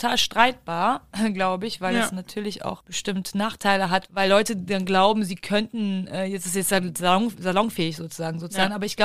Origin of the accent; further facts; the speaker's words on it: Germany; Also wir haben in Deutschland, also zumindest da, wo ich herkomme